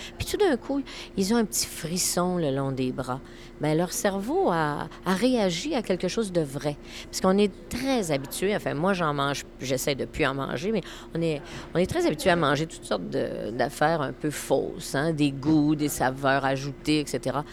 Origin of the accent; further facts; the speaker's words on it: Baie-Comeau, Quebec, Canada; born there; Oui, moi, je suis née à Baie-Comeau.